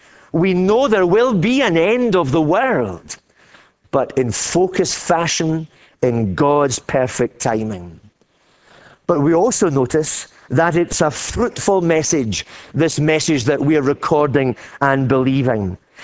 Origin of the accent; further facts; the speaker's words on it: Glasgow, Scotland, United Kingdom; I'm a small prophet, I'm a minor prophet. I'm small. I'm from Glasgow.